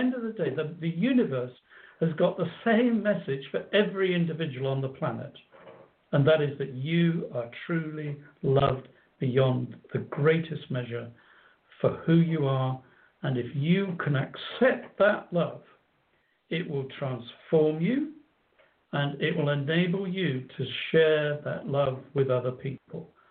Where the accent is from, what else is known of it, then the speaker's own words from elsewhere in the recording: Coventry, West Midlands, United Kingdom; I grew up in the English version of Detroit, by the way, and it's called okay. Coventry. It was the car manufacturing city of Britain.